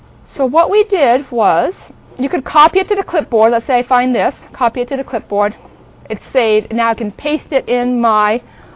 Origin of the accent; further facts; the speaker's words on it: France; accent: French; English is a second language; If you remember my French accent, you'll remember that it's